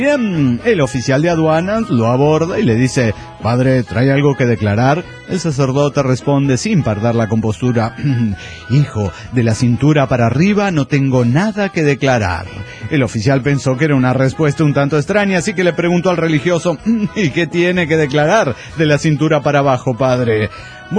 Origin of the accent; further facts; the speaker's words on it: Pachuca, Hidalgo, Mexico; de Pachuca, México.